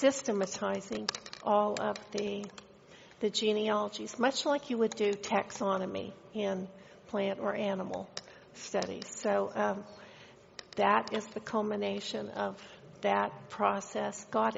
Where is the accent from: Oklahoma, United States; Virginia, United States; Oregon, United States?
Oklahoma, United States; McAlester; I grew up in Oklahoma, southeast Oklahoma, McAllister.